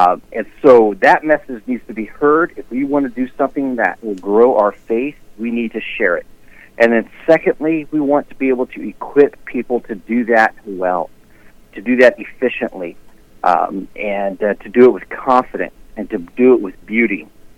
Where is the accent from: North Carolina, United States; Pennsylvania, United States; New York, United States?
North Carolina, United States; born there; So I was born in North Carolina